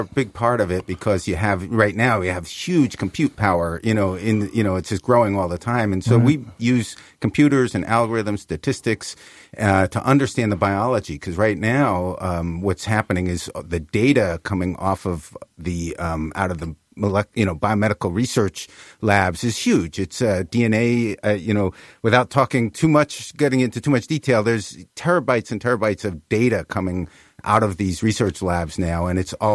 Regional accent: New Jersey, United States; now in San Francisco, United States; I grew up in New Jersey and ended up out in San Francisco Bay Area, where I got my degree in computer science and actually worked in the space industry and astrophysics.

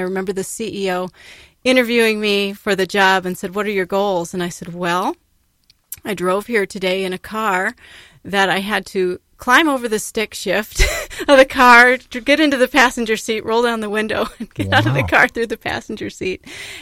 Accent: Bettendorf, Iowa, United States; also born or lived in Minnesota, United States; So I'm from Iowa. I was born in Minnesota and raised in the Quad Cities, which is Bettendorf, Iowa.

